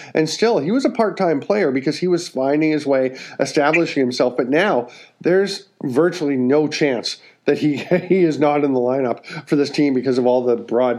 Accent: Peterborough, Ontario, Canada; So when I was growing up in Peterborough

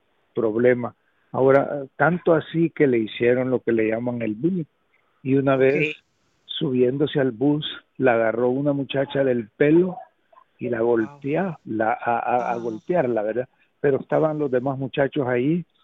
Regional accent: El Salvador; me la llevé para mi país. Yo soy de El Salvador.

